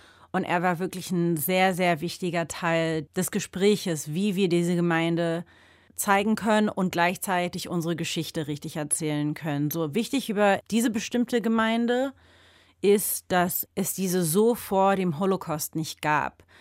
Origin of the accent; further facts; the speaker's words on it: Berlin, Germany; Ich komme aus Berlin, lebe zwischen Berlin und den USA. Wir sind beide jüdisch, haben vollkommen verschiedene Hintergründe und sind ganz anders aufgewachsen.